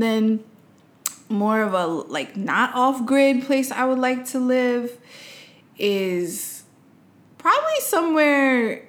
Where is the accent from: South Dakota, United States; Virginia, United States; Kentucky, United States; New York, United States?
New York, United States; But, you know, I'm a New Yorker at heart.